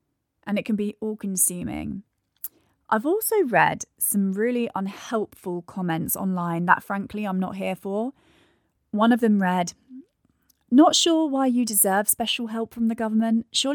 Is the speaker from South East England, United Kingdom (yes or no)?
no; London, United Kingdom; I'm actually from London, so this is my hometown. I didn't grow up wealthy. I'm from a single parent family